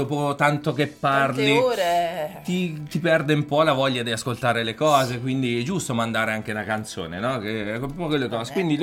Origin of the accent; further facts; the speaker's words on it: Perugia, Umbria, Italy; noi siamo di Perugia